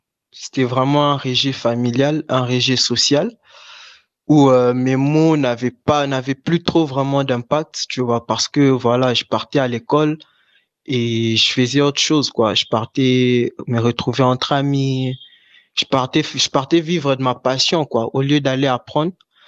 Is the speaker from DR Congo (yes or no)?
yes; Kinshasa, DR Congo; Moi, je suis d'originaire de la République démocratique du Congo, Kinshasa précisément. Donc du coup, je vis déjà dans une ville qui est très artistique et d'où la poésie naît aussi du chaos